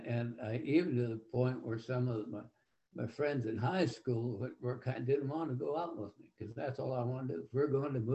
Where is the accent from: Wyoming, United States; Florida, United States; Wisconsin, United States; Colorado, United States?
Wyoming, United States; Cheyenne; I was raised outside of Cheyenne, Wyoming, on what they called an experimental farm.